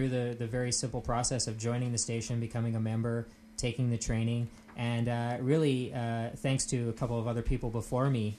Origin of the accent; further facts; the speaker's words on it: Calgary, Alberta, Canada; moved away; I moved out here from Calgary in my formative years and basically decided that one of the things I really wanted to get involved with was radio